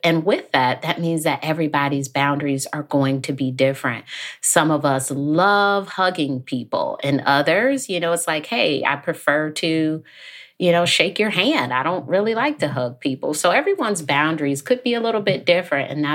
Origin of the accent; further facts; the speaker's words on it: Detroit, Michigan, United States; I grew up in Detroit, and when I was in undergrad, I noticed that I was having some challenges